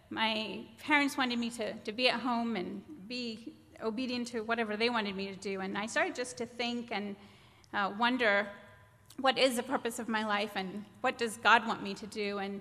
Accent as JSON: {"language": "English", "country": "United States", "said": "So being an American, I was sent to see if I could get my visa"}